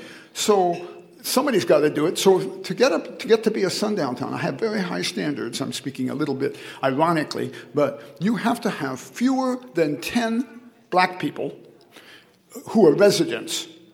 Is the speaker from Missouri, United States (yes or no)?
no; Illinois, United States; I knew I came from Illinois.